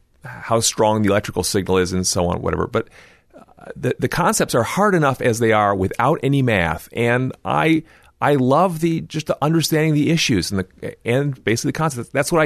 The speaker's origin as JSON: {"language": "English", "town": "Cleveland", "region": "Ohio", "country": "United States", "tie": "born or raised there", "also_born_or_lived": "Illinois", "said": "Well, I grew up in the Midwest, partly in Cleveland, partly in the middle of Illinois, where the University of Illinois campus is."}